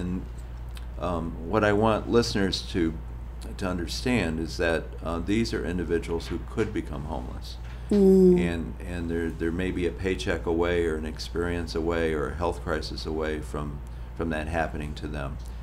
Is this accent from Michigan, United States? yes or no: yes; Michigan, United States; I'm from Michigan, and Ann Arbor has a better mix of blue-collar jobs and university jobs than we do here.